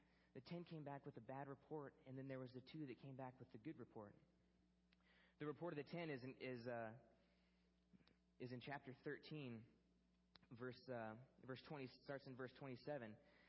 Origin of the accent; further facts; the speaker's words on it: Alaska, United States; When me and my brother were growing up in Alaska, we were so far away from any of our family